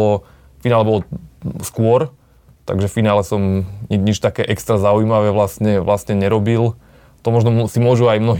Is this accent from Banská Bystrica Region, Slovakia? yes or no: no; Žilina Region, Slovakia; Ja som bol doma na Orave